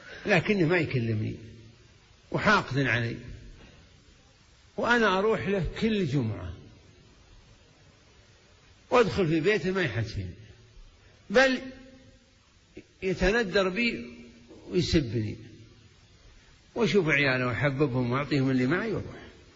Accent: Kuwait; لا من الموجودين عندنا في الكويت

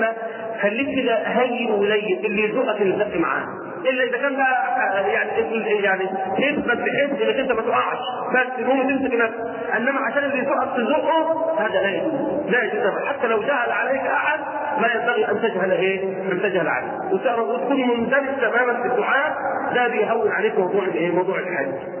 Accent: Egypt; يعني عندنا في مصر بيحبوا اللون الأبيض، هنا بيحبوا اللون الأخضر

